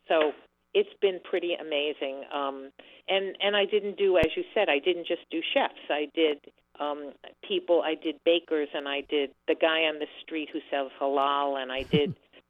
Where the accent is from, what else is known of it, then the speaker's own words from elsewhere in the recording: Miami Beach, Florida, United States; I grew up in Miami Beach, a child of parents who never cooked